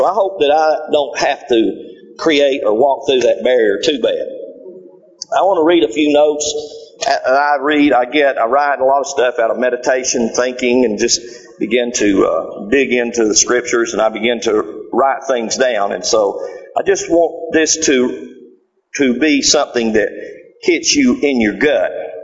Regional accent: Georgia, United States; Because growing up in North Georgia, everybody sounded like I did.

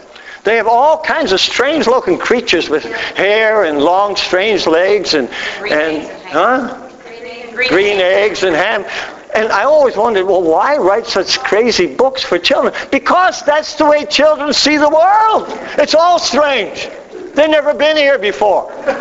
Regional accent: Netherlands; I've got a little benefit on you because I was raised in Holland

